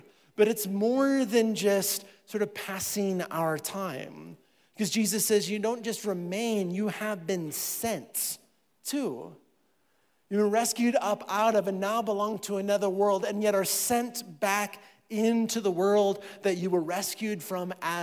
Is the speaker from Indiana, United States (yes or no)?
no; Iowa, United States; now in Colorado, United States; could we just like fudge the lines a little bit and say I'm from Minnesota, but I'm from Iowa. But I'm not of there anymore. I'm of Colorado now.